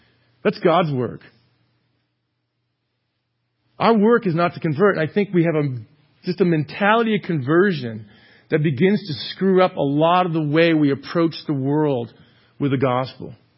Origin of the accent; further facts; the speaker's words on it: East Coast, United States; Now, I'm from the East Coast. Now, I played at Boston College. I'm a Patriots fan. But I've lived here for about, 16 years now.